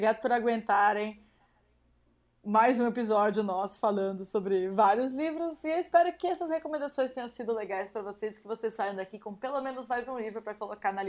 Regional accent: Bauru, São Paulo, Brazil; porque eu sou de Bauru, gente, não se usa roupa de frio em Bauru. É quente demais.

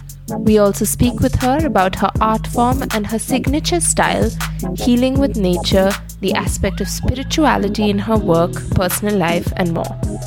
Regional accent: India; I'm from India and we live in India and we have all of this

